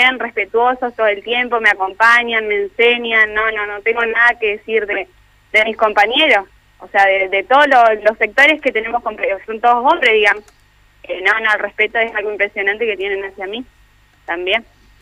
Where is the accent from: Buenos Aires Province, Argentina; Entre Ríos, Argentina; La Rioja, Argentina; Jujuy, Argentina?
Entre Ríos, Argentina; Viale; Sí, de Viale.